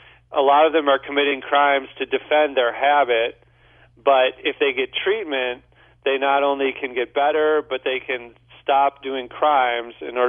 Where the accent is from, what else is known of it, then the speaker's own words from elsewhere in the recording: St. Louis, Missouri, United States; I'm from St. Louis too